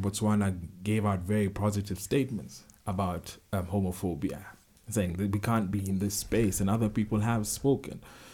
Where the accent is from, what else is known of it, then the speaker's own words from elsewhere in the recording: Kenya; waking up Kenya to the reality that queer people are here and there's nothing you can do about it and we're as Kenyan as you are.